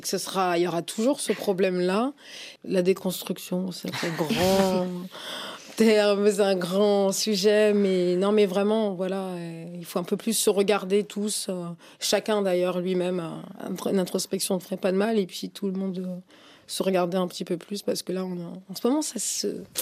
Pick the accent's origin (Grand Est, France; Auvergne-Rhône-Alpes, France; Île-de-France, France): Île-de-France, France; Paris; born there; je suis née à Paris, je suis née dans le métro, donc je leur ai dit oui, je suis là, je suis française, monsieur.